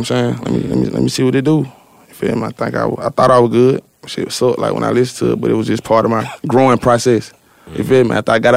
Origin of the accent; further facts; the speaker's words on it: Atlanta, Georgia, United States; I love them Birds, though. You feel me? Like, I'm from Atlanta.